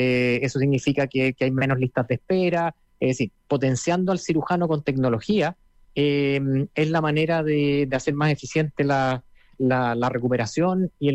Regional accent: Chile; now in United States; Es decir, bueno, yo soy de Chile

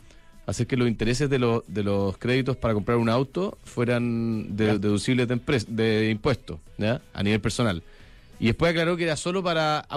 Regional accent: Chile; a mí me tiene bien enrabiado como padre, pero también como chileno

